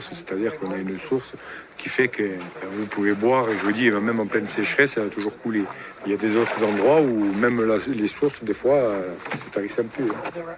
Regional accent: Corsica, France; now in Lumio, France; Moi, du Nuoro, donc c'est une région qui est dans l'intérieur de la Corse. C'est au pied du Monte Cinto, en fait. C'est toute une région-là. Mais après, j'habite ici, à Lume, près de Calvi, pour le travail.

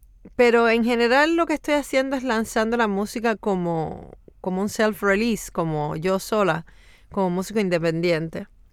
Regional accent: Cuba; also born or lived in Russia; Y soy nacida en Rusia, crecí en Cuba, mi padre es etíope y mi madre es cubana. Soy todo eso junto.

